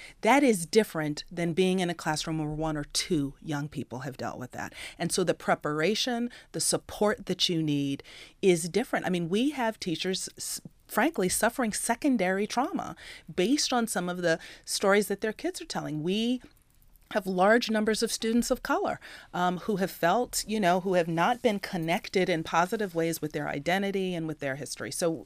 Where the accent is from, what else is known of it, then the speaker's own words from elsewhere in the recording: Massachusetts, United States; My home state of Massachusetts did it years ago